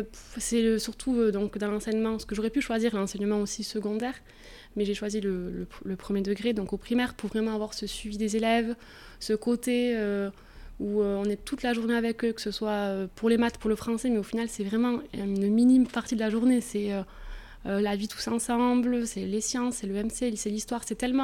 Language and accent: French; Biarritz, Nouvelle-Aquitaine, France; born there; je suis née à Biarritz, j'ai ma famille ici sur Arkang, donc je voulais vraiment revenir ici.